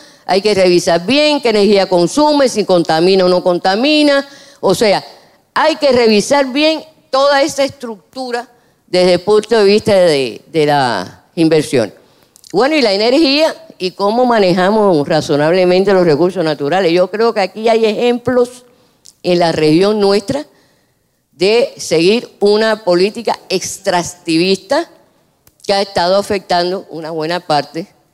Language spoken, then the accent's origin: Spanish; Cuba; Yo soy cubana, no voy a hablar de eso.